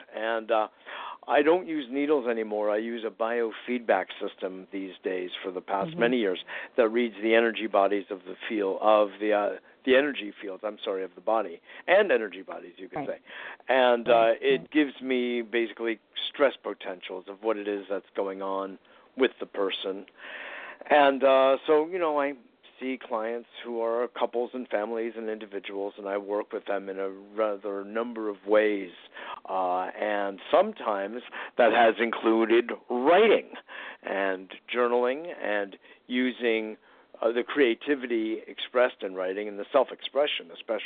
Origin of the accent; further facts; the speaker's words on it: Westport, Connecticut, United States; also born or lived in Forest Hills; I'm originally from Forest Hills, although I grew up in Southern Connecticut, in Westport, Connecticut.